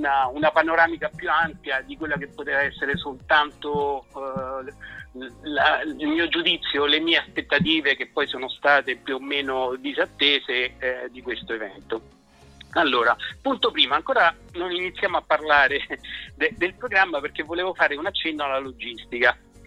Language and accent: Italian; Rome, Lazio, Italy; anche se sono di Roma e mi piace più Roma di Milano, essendo romano.